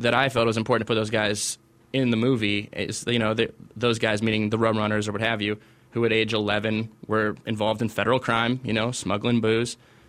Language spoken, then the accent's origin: English; Michigan, United States; as a Michigander, as an American, I'm very bothered that we allow a place where other Americans live to get to this kind of condition.